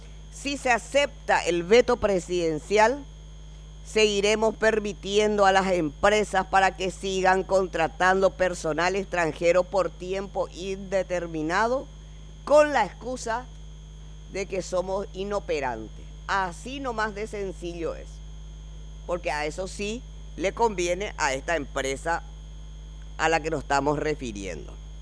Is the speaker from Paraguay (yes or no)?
yes; Paraguay; como parlamentaria paraguaya